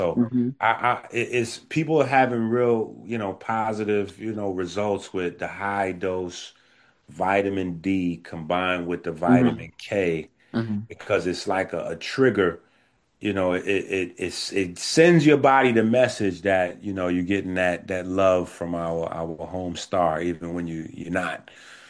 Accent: Bronx, New York, United States

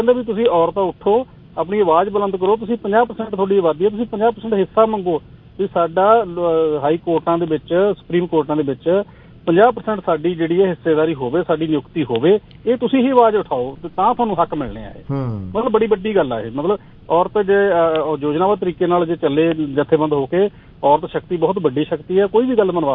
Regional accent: Punjab, India; ਫਿਰ ਅਸੀਂ ਪੰਜਾਬੀ ਹਾਂ ਜਾਂ ਕੋਈ ਵੀ ਸਮਾਜ ਆ ਜਿਹੜਾ ਉਹ ਪਿੱਛੇ ਰਹਿ ਜਾਂਦਾ।

